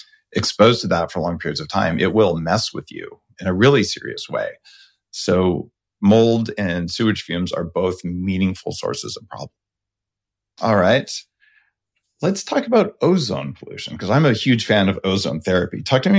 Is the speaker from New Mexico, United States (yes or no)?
yes; New Mexico, United States; So interesting. I grew up in New Mexico.